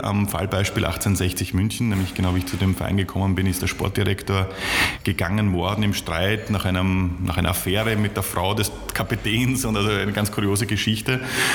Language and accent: German; Vienna, Austria; die haben mich als Wiener sozusagen sehr schnell aufgenommen